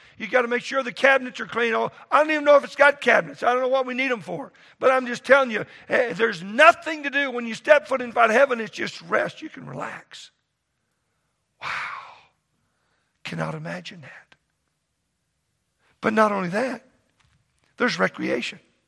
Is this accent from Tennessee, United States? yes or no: no; Texas, United States; you know, I grew up in Texas and I came here and somebody said, you got to go to Great Falls.